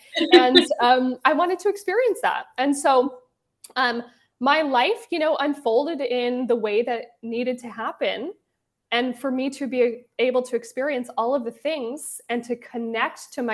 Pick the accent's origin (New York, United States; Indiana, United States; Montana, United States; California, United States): Montana, United States; moved away as an adult; now in Calgary, Canada; So I moved to Calgary from Montana. I'm originally from the US. I moved to Calgary as a young 23-year-old something after I was married.